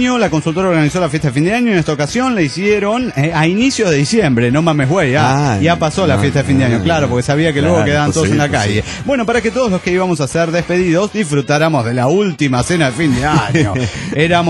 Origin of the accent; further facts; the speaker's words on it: Chihuahua, Mexico; de Chihuahua, México.